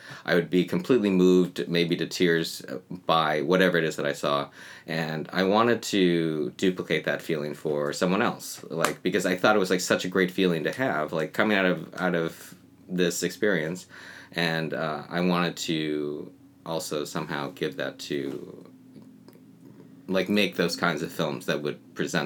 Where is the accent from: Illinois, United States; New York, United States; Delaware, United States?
New York, United States; Buffalo; Because I was like I was born in Buffalo. I was like the first, the first generation of being in America.